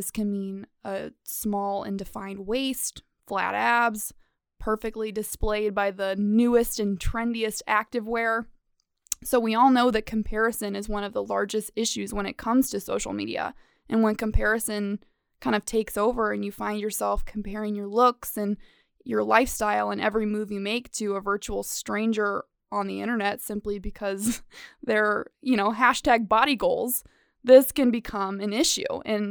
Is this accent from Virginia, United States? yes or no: no; South Bend, Indiana, United States; I'm from South Bend, Indiana.